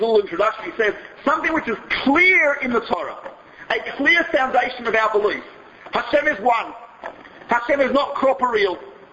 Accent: Melbourne, Victoria, Australia; My wife is from Philadelphia, I'm from Australia. I'm from Melbourne, Australia, she's from Philadelphia.

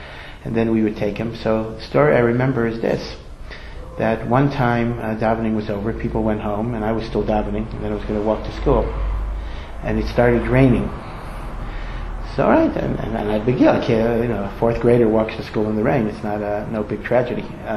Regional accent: Connecticut, United States; I grew up in Connecticut, and he used to visit Hartford.

